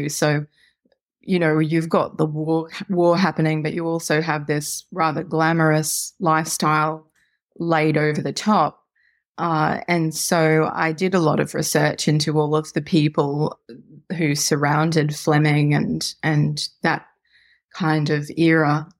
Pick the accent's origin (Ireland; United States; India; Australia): Australia; And I feel that being Australian gives me this sort of unique position that I can translate for the Americans the British sensibility.